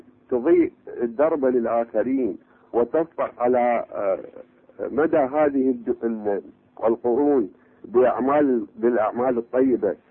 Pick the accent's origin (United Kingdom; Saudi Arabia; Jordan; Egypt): United Kingdom; England; أنا أريد أصحح، أنا مو من جدة، أنا الحقيقة من إنجلترا، وعندي مداخلة